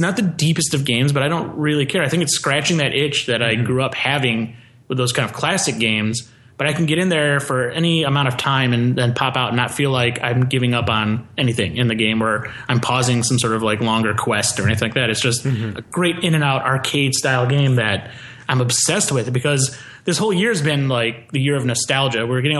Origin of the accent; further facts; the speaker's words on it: Michigan, United States; It was a chain of stores in where I grew up in Michigan.